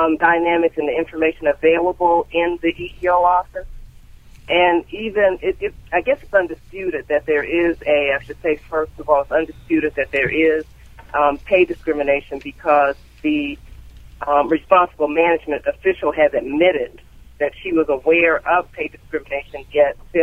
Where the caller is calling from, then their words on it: Washington, District of Columbia, United States; I am calling from the Washington, D.C. area.